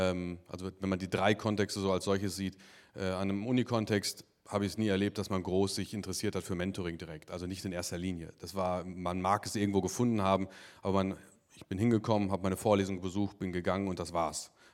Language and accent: German; Paderborn, North Rhine-Westphalia, Germany; now in Eppingen, Germany; Ursprünglich aus Paderborn, also das ist dann schon ein paar Stunden weiter nördlich, nur Nordrhein-Westfalen.